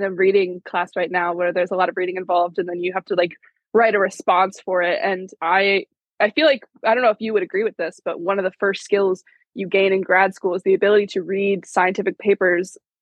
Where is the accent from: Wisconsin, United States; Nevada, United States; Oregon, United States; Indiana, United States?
Indiana, United States; I am from Indiana. So, you know, the mid of the Midwest, the worst of the worst. So I'm from Northern Indiana.